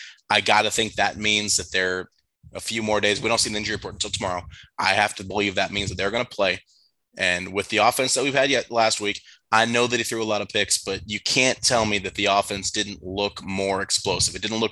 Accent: California, United States; You see, I'm from California. We all about feelings over there, right?

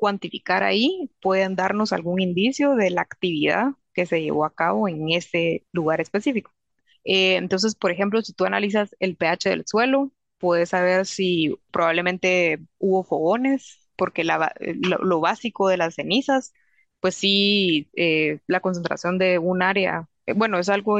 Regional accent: Guatemala; now in England, United Kingdom; como yo tenía 6 meses de vivir aquí en Inglaterra, mis uñas ya eran como europeas, pero mi pelo todavía tenía la dieta de Guatemala

